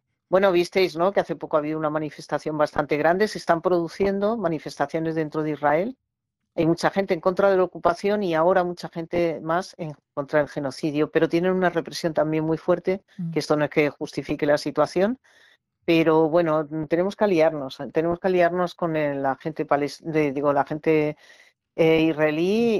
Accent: Madrid, Community of Madrid, Spain; Digo, no, de Tetuán, de verdad, de Madrid.

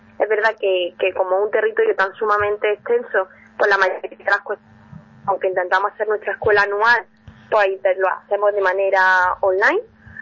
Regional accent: Andalusia, Spain; Yo, por mi acento, bueno, pues yo creo que ya se nota que yo vengo del sur, de Andalucía.

